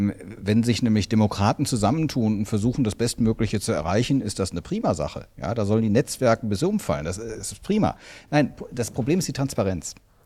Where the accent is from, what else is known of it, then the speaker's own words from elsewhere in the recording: Cologne, North Rhine-Westphalia, Germany; Und da sage ich, nee, als Kölner, das kann ich so nicht stehen lassen.